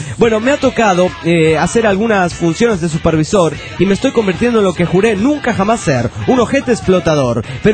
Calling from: Atlanta, Georgia, United States; de Atlanta, Georgia.

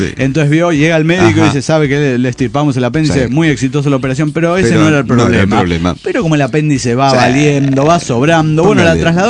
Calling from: Nezahualcóyotl, State of Mexico, Mexico; de Nezahualcóyotl, México.

